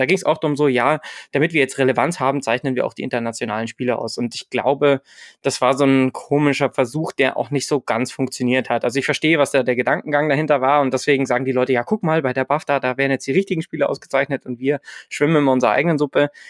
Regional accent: Munich, Bavaria, Germany; Ich als Münchner war da natürlich, mein Grinsen hätte breiter nicht sein können.

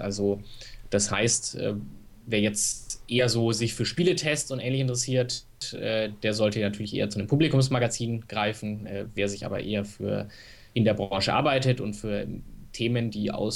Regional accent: Nuremberg, Bavaria, Germany; Nein, ich komme aus Nürnberg.

